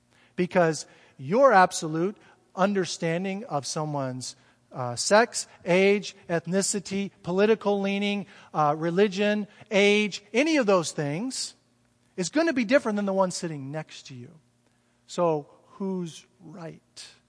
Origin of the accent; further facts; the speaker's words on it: Florida, United States; born there; also born or lived in Midwest; I am a white male, I'm in my 50s, I was born in Florida, I spent a lot of time in the Midwest, I am a Christian.